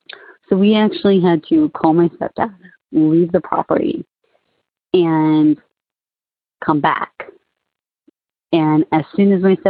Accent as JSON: {"language": "English", "region": "Arizona", "country": "United States", "also_born_or_lived": "Fort Wayne, United States", "said": "I am from Arizona, but my ghost story does not take place in Arizona. My ghost story takes place in Fort Wayne, Indiana."}